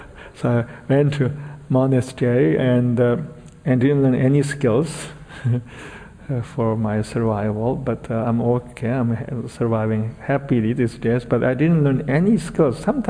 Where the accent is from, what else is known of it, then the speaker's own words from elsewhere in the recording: Tibet, China; tell them I'm from Tibet, I went to monastery.